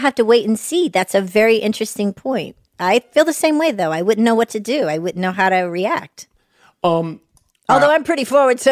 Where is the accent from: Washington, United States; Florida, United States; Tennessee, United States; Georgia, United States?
Georgia, United States; Atlanta; I'm from Atlanta.